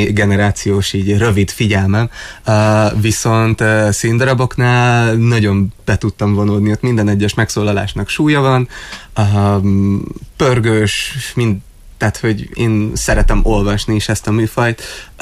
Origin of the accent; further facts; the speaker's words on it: Kecskemét, Bács-Kiskun, Hungary; born there; az Kecskeméttől, ahol én születtem, a 5 megyényire